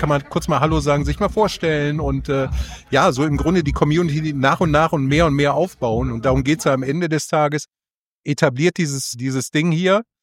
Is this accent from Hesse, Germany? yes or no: no; Düsseldorf, North Rhine-Westphalia, Germany; Ja, ich komme hier tatsächlich aus der Stadt. Also ich bin tatsächlich Düsseldorfer, also Rheinländer hier.